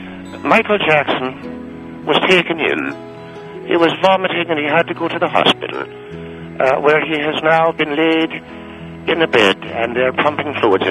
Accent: Leinster, Ireland; I'm from County Meath, County Meath. And that is where my family is. That is where my heart is.

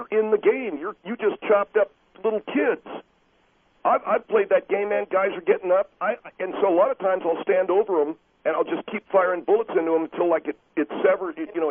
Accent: United States; I'm an American, and I just did terrorism on him.

